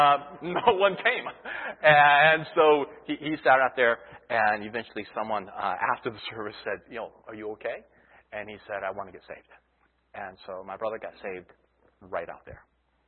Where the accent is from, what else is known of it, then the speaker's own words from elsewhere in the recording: Columbus, Ohio, United States; I grew up in Ohio, grew up in Columbus area, actually.